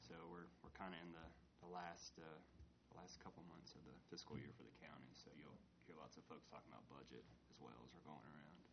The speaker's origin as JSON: {"language": "English", "town": "Hendersonville", "region": "North Carolina", "country": "United States", "tie": "born or raised there", "said": "I grew up in Hendersonville, went to school at Appalachian, and just confirmed that mountain life is the life I need to live."}